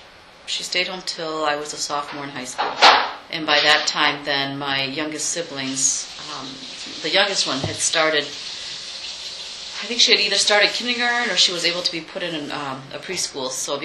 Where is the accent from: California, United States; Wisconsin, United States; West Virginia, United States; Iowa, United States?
Wisconsin, United States; Eau Claire; Yep, I grew up here in Eau Claire. When we first moved to Eau Claire, we lived down on Hobart Street for several years, and then we moved to Barstow Street